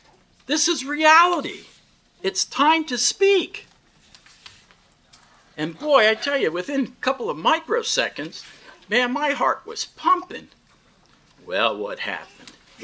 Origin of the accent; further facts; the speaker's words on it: California, United States; also born or lived in Dorothy; I'm out from the West Coast, and my early years were here at Dorothy, and my father was transferred in sales to the West Coast. And so in 1964, we went to California, and I went through high school and college.